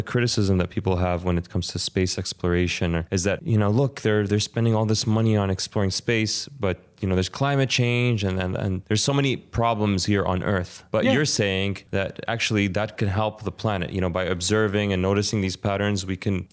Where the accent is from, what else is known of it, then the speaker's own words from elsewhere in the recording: New Zealand; Growing up in New Zealand